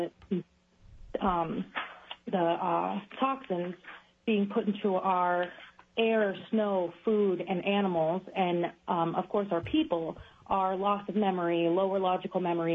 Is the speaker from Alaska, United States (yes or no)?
yes; Utqiagvik, Alaska, United States; born there; I was born in Utqiagvik, formerly known as Barrow.